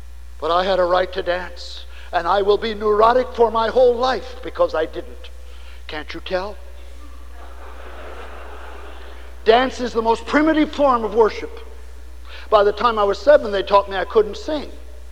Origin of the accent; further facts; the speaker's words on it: Nebraska, United States; I grew up in Nebraska, where we were so scared of orgies, we never learned how to celebrate.